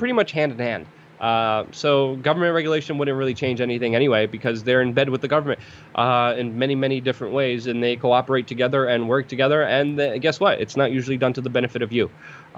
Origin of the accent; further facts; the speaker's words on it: Brooklyn, New York, United States; some of the friends I had here growing up in Brooklyn